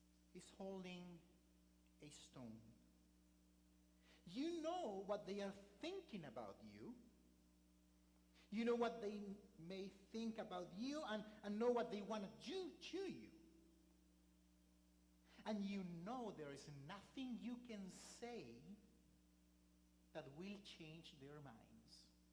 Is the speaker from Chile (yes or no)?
yes; Chile; I come from Chile, very down then in the there in the planet, and we knew about it.